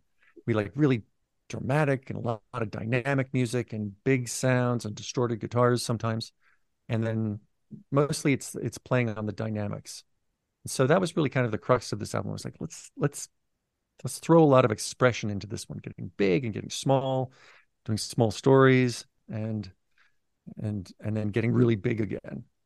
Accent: Missoula, Montana, United States; Yeah, so we live in Western Montana. We're from Missoula, and it's a relatively small town.

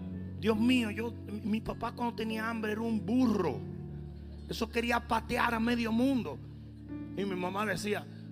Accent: Santo Domingo, Distrito Nacional, Dominican Republic; Yo vengo de Santo Domingo. Yo no sé ni hacer un sancocho.

